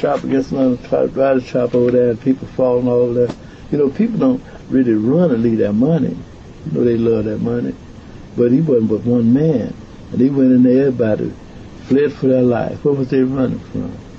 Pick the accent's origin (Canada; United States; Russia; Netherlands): United States; Alabama; I told him, you know, I'm from Alabama. I don't like what you're doing down here.